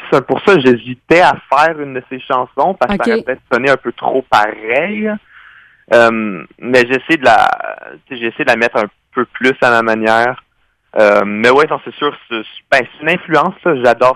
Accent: Ottawa, Ontario, Canada; Ouais, c'est ça. Je viens d'Ottawa.

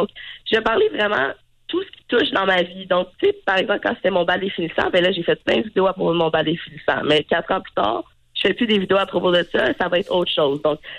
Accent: Terrebonne, Quebec, Canada; Désolée pour ma voix enrhumée ce matin. J'ai 22 ans. Je viens de Terrebonne, donc dans la Rive-Nord.

